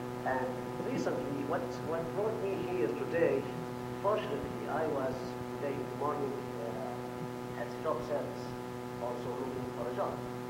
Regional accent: Egypt; now in Fairbanks, United States; I'm originally from Egypt, but I have the honor to be American citizen, and I received my citizenship in Fairbanks in 1976.

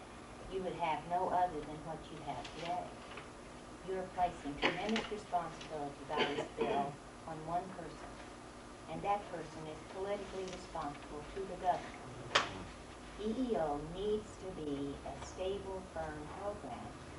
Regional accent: Anchorage, Alaska, United States; I am from Anchorage

